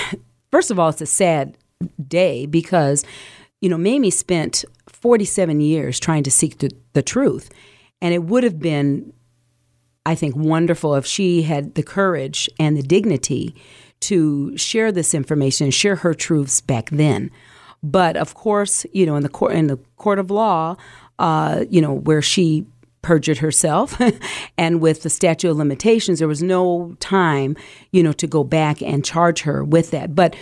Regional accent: Nebraska, United States; She happened to visit my hometown in Nebraska, and I saw her at the podium.

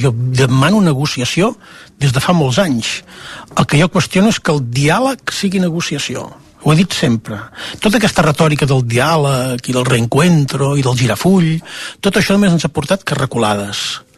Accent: Catalonia, Spain; veure una mica el meu poble on vaig créixer i on tinc tants i tants i tants amics i tants records i respirar Girona

